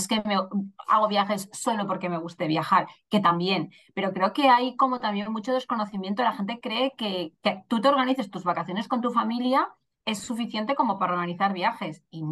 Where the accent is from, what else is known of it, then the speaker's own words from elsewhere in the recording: Denia, Valencian Community, Spain; now in Barcelona, Spain; yo vivo en Barcelona, yo no soy de Barcelona, soy de Denia, ya lo he dicho, pero vivo en Barcelona ya hace 11 años.